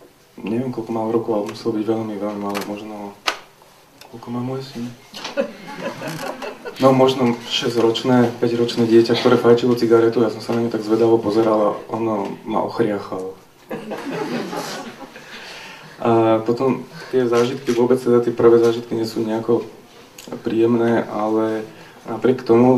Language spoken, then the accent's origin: Slovak; Žilina, Žilina Region, Slovakia; ja som pochádzam zo Žiliny